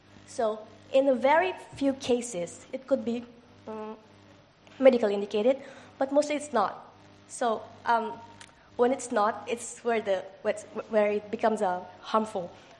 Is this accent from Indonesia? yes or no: yes; Indonesia; English is a second language; looking at the trends and determinants of pre-lactal feeding practice in my home country, which is Indonesia.